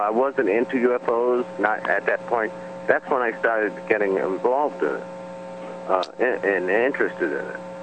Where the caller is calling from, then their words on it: Long Island, New York, United States; I'm calling from Long Island, New York.